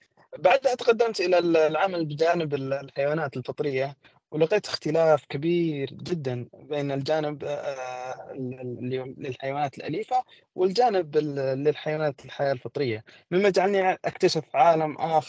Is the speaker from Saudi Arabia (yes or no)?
yes; Saudi Arabia; مثل ما مشهور عندنا في السعودية